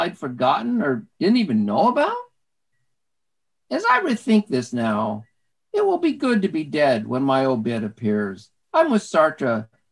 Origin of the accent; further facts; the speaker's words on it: Cheyenne, Wyoming, United States; my disappointment about growing up in Cheyenne, Wyoming, a dusty, backward, one-horse town that might as well have been in the deep south